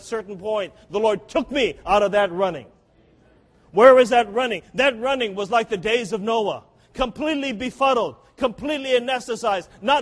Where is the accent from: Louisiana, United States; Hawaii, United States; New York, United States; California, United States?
Hawaii, United States; I grew up in Hawaii. My family's from Hawaii, and my parents grew up on the Big Island there, and I grew up on the island of Oahu.